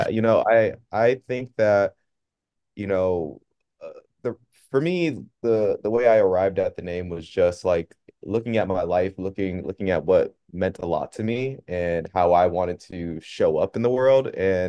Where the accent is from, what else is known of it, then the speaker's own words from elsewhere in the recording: Boston, Massachusetts, United States; I am from Boston, Massachusetts. I kind of live all over the place.